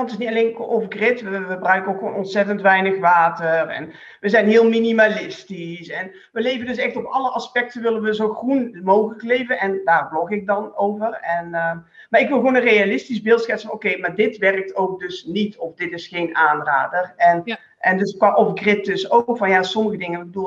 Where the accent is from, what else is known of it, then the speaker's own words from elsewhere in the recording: Netherlands; moved away as an adult; now in Belgium; Ja, kom ik uit Nederland. En daarna zijn we in Vlaanderen gaan wonen.